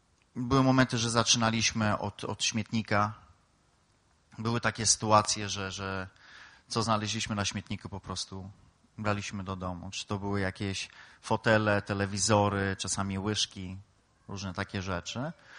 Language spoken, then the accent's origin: Polish; Knurów, Silesian Voivodeship, Poland; born there; urodziłem się w Knurowie na Śląsku, na tej naszej Sylesji